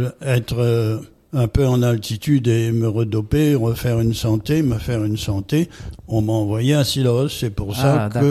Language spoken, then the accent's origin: French; Saint-Louis, Réunion; born there; 1942, le 10 mai, je suis né à Saint-Louis de la Réunion, à la rue Fémy, près de l'hôpital Dromard.